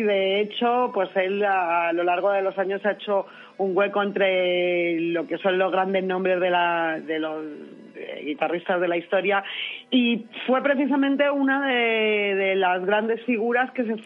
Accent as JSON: {"language": "Spanish", "town": "Madrid", "region": "Community of Madrid", "country": "Spain", "said": "Yo soy madrileña de pura cepa, me encanta Barcelona"}